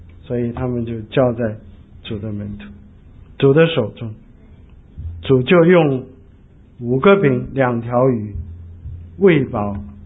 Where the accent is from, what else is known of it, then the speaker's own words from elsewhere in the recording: China; 我们中国人最会打太极拳呢，就推掉